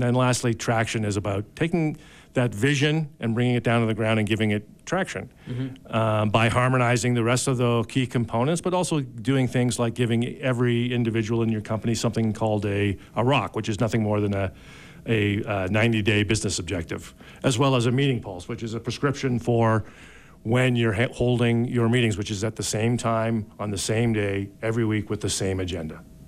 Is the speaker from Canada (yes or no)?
yes; Canada; also born or lived in Dallas, United States; Sure. So, originally, I'm from Canada.